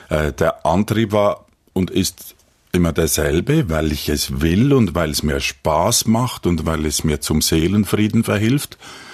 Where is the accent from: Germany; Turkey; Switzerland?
Switzerland; Olten, Solothurn; first language French; German is a second language; also born or lived in Paris, France; Ich bin ja ein Immigrantenkind. Wir sind aus Frankreich, wo ich geboren bin, in die Schweiz gekommen. Und ich konnte kein Schweizerdeutsch, nur Französisch. Und ich musste mich zurechtfinden in dieser kleinen Stadt. Wir waren aus Paris gekommen, wo es wirklich ein bisschen anders aussieht als in Olten.